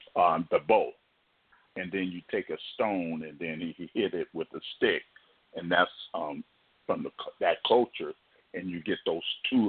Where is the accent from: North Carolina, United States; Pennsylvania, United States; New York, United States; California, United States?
California, United States; Los Angeles; I'm from Los Angeles, so...